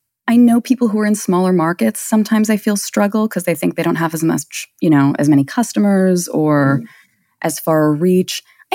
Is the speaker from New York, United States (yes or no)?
yes; Brooklyn, New York, United States; So I am in Brooklyn, New York. I am born and bred here.